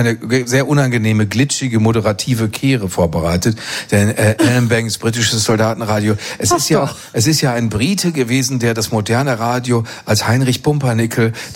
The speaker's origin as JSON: {"language": "German", "town": "Dortmund", "region": "North Rhine-Westphalia", "country": "Germany", "said": "die war mit ihrem Ü-Wagen bei uns in Dortmund im Vorort. Und da dachte ich mir, endlich ist die Welt zu Gast."}